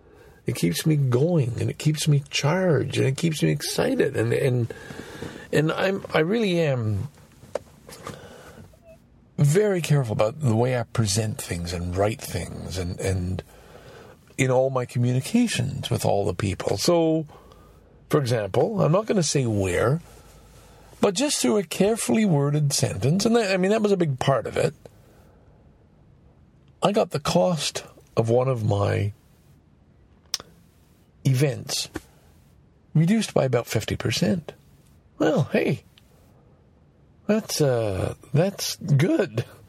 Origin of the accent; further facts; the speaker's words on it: Canada; born there; It's the fact that I was born white in Canada post-war.